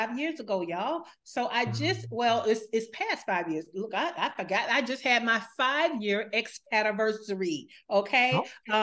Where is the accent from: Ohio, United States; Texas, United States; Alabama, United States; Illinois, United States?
Alabama, United States; moved away as an adult; also born or lived in Georgia; So I was raised in Alabama, but when I last lived in the United States, I last lived in Georgia. I always say that Alabama raised me, but Georgia raised my business.